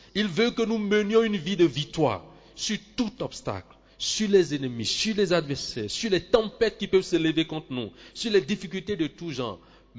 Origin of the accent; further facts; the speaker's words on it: Benin; Et je viens du Bénin. Et ce pays qui est connu comme le pays du vaudou, des idoles.